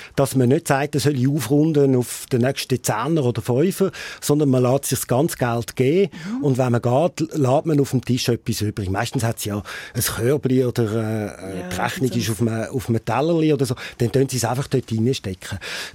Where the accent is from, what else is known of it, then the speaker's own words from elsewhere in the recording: Switzerland; Man würde denken, in Deutschland sei es eigentlich wie bei uns in der Schweiz. Bei uns in der Schweiz kennen wir es ungefähr